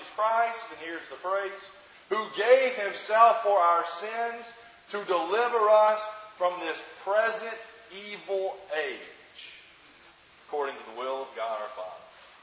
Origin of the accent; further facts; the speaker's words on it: Alabama, United States; now in Gettysburg, United States; And I tell you what, growing up in Alabama, I'm not used to snow before Halloween. But I tell you, when I moved to Gettysburg, I brought their coldest winter they had had in a long time